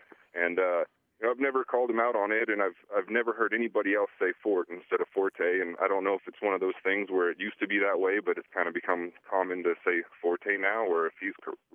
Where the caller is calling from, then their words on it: Billings, Montana, United States; I'm calling from Billings, Montana.